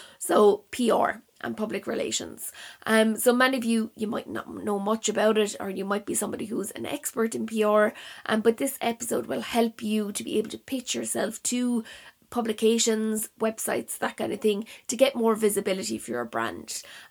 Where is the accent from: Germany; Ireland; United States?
Ireland; Clonmel, Tipperary; accent: Clonmel; So look at the writing style, my Clonmel accent's coming out there, writing style.